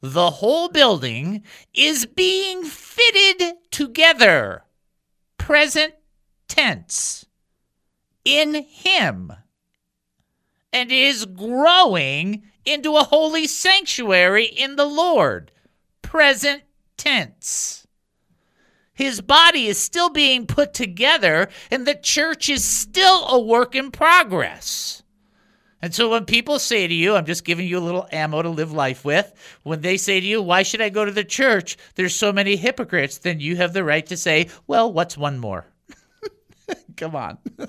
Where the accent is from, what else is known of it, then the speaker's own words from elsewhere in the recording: Michigan, United States; And I'm from Michigan, right?